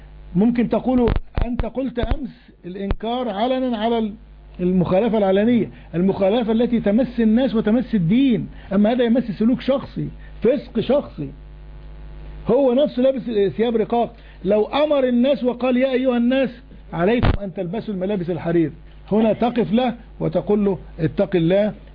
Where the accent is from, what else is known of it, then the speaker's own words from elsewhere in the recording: Egypt; فلما أنت الآن في بلادنا مصر